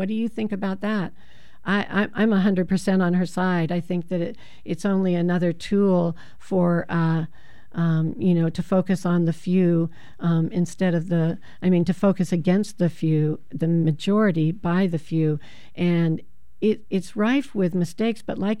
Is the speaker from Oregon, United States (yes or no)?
yes; Oregon, United States; now in Portland, United States; I grew up in Eastern Oregon, where I can remember many summers that it got up to 118 at least one day of the year.